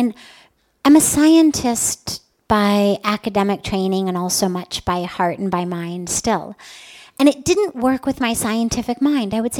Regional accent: California, United States; now in Indiana, United States; I have been very blessed to be here now for 21 years. I'm originally from America, from California.

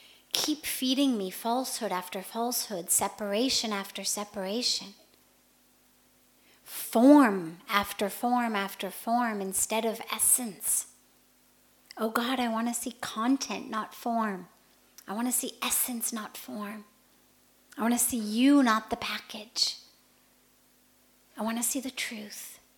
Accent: United States; I'm female. I'm white. I'm 45. I'm American.

